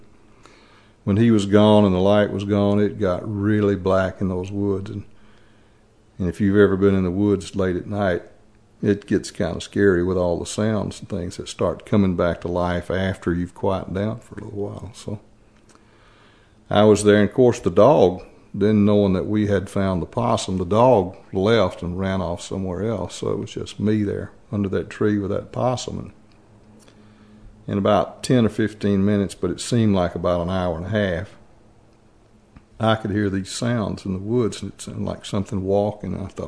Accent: Ridgetop, Tennessee, United States; Well, I grew up in Ridgetop, Tennessee. It's a little village, I'd call it. Maybe more like a little hamlet about 20 miles north of Nashville.

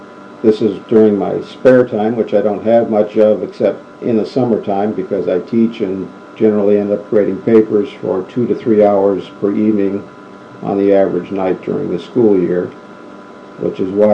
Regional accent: Winthrop Harbor, Illinois, United States; also born or lived in Kenosha; I was born in Kenosha, Wisconsin, which is located approximately 4 miles north of the Illinois-Wisconsin state line on Lake Michigan. I lived in Winthrop Harbor, Illinois

